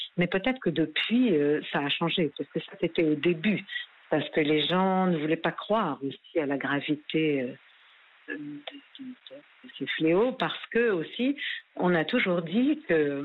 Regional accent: Paris, Île-de-France, France; born there; also born or lived in Rio de Janeiro; moi, je suis née donc à Paris, je suis française.

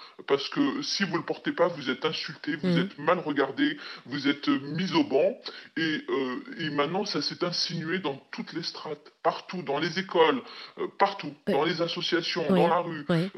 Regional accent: France; Moi, je suis française. J'aime profondément la République dans laquelle j'ai été élevée.

